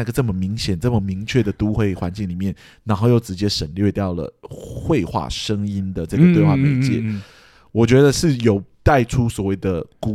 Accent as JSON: {"language": "Chinese", "region": "southern Taiwan", "country": "Taiwan", "tie": "born or raised there", "lives_now": "Taipei, Taiwan", "said": "因为我们南部是大家庭嘛"}